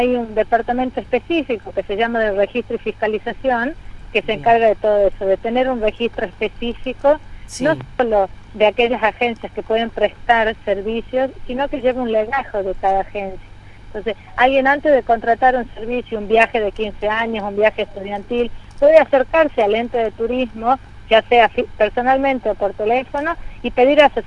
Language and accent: Spanish; Tucumán, Argentina; nosotros como tucumanos